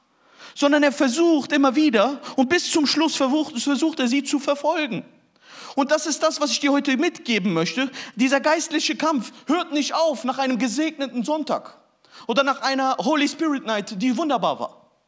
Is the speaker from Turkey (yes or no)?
yes; Turkey; Hey, ich bin Türke, Leute.